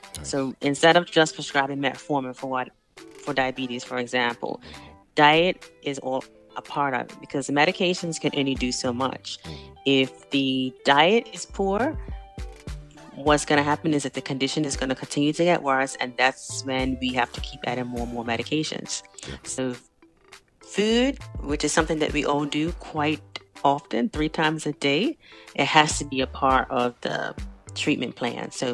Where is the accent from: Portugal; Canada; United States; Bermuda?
Bermuda; I'm originally from Bermuda, and as part of our culture or the way that our family lived was predominantly vegetarian.